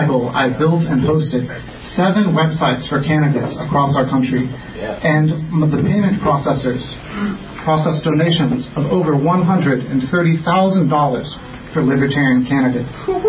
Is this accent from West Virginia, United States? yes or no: no; Maryland, United States; I come from Talbot County, over on the Eastern Shore.